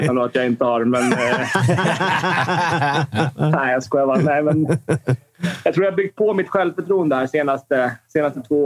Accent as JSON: {"language": "Swedish", "town": "Stockholm", "region": "Stockholm County", "country": "Sweden", "tie": "born there", "accent": "Stockholm dialect", "said": "Jag har varit runt en hel del. Jag har nog tappat den där Stockholmsdialekten på vägen någonstans."}